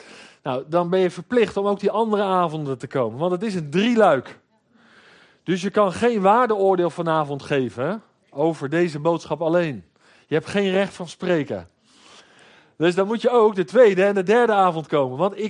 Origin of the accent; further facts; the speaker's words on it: Scheveningen, South Holland, Netherlands; Nou, en ik ben geboren en getogen in Schavenzande.